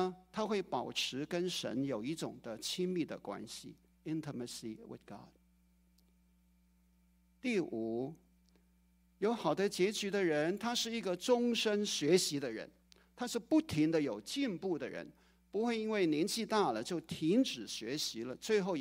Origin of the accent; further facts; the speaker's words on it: Guangdong, China; 好像我们广东人说你衰乜嘢